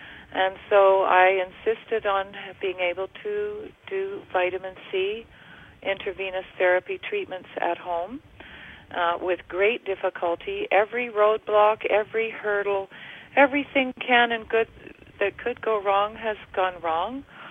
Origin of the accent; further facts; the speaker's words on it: Canada; and I'm from Canada.